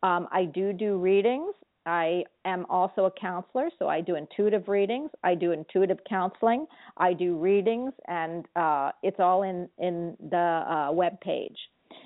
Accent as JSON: {"language": "English", "region": "the North", "country": "United States", "lives_now": "Florida, United States", "said": "I'm from the North, even though I'm living in Florida now."}